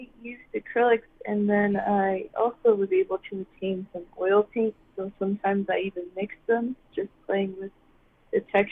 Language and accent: English; Illinois, United States; I grew up in the Chicago suburbs where, you know, it was barely more diverse compared to a lot of the surrounding cities, but it was predominantly white.